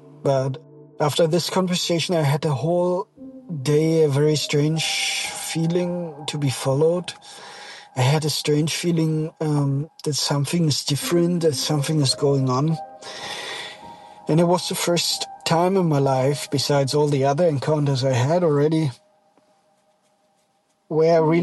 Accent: Germany; moved away as an adult; now in Norway; So anyway, I'm from Germany. I recently moved to Norway. I'm 28 years old.

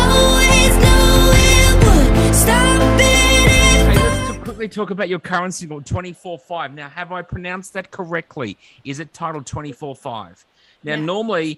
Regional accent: Australia; Apparently, it's great, but I'm Aussie and I hate it.

